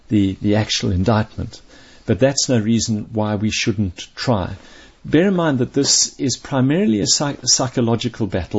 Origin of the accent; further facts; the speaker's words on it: Zimbabwe; born there; I was born in Zimbabwe. My father was Scottish. My maternal roots go deep to 1820. But I'm a first-generation Zimbabwean